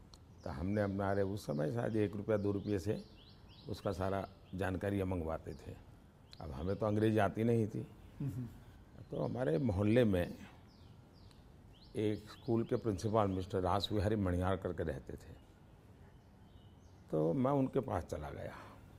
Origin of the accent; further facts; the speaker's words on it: Gujarat, India; हमारे यहाँ से दूर एक मेहसाना स्टेशन है मेरे गांव से